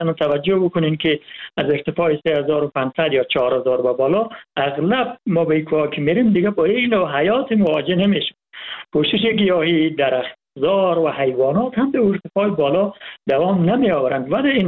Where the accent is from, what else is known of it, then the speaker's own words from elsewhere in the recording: Hazarajat, Afghanistan; من از هزارجات هستم